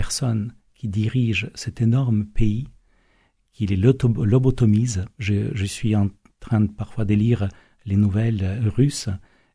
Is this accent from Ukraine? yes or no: yes; Ukraine; now in France; comme je vous disais, j'ai quitté l'Ukraine il y a 18 ans